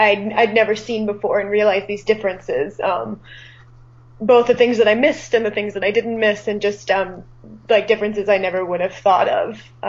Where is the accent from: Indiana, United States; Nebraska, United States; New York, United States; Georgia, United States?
Georgia, United States; Atlanta; moved away; Like, well, I'm from Atlanta, and I moved, this is a small town.